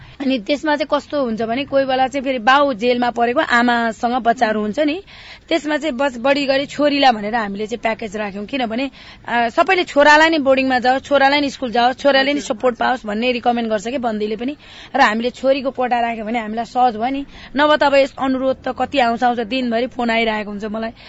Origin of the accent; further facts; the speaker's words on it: Salbari, Koshi Province, Nepal; अब सालगारी है सालगारी जंगलै जंगल वरिपरि एउटा सालबारी भन्ने सानो गाउँ थियो त्यहाँ चाहिँ